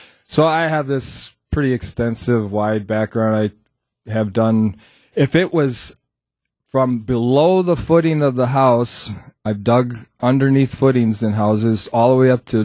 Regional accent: Milwaukee, Wisconsin, United States; I was born in Milwaukee, raised in Milwaukee.

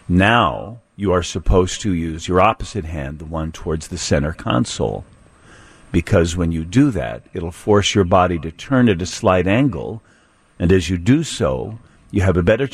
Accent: Chicago, Illinois, United States; But we were talking also this week about things that, as a Chicagoan, you do, you have done, you know you need to do or have done, and if you have not, you feel guilty about.

